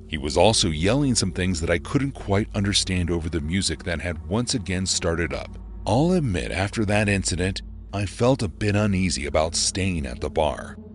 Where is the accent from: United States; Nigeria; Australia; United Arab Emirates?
United States; Chicago, Illinois; Growing up in Chicago, you always hear about shootings, but you never expect to become the victim of one